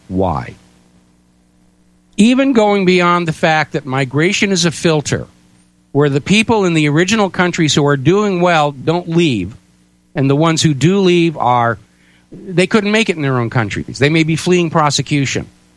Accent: New Hampshire, United States; But I look on my hometown in New Hampshire with a strong emotional connection.

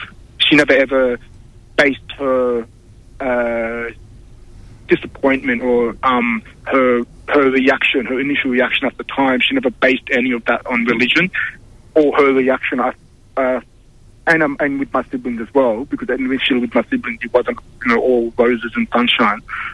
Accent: Australia; that I experienced growing up in Australia.

